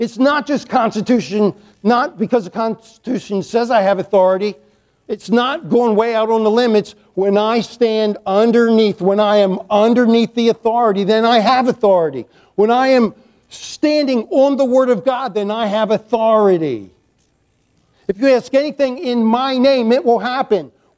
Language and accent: English; Chesapeake Bay, United States; I grew up on the Chesapeake Bay.